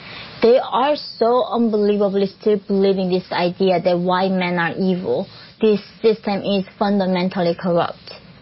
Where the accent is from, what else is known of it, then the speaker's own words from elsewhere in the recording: North Korea; English is a second language; In the past, when people were saying, I tell them I'm from North Korea, they said, like, why?